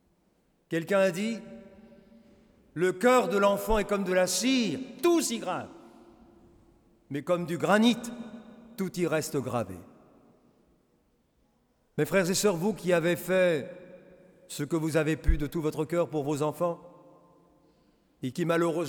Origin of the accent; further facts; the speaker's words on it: Burkina Faso; first language Mooré; French is a second language; Quelquefois, je reconnaissais la mélodie de cantiques que nous chantons, nous, dans notre langue maternelle. Et puis, j'ai entendu un chant, puis le refrain qui revenait, mais je dis, mais ça me dit quelque chose. Et puis, au dernier chœur, j'ai chanté avec eux en moré.